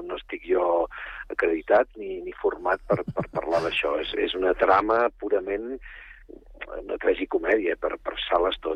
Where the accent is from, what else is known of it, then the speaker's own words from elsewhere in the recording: Sabadell, Catalonia, Spain; a mi em va impactar molt les Pastorets que veiem quan érem petits a Sabadell.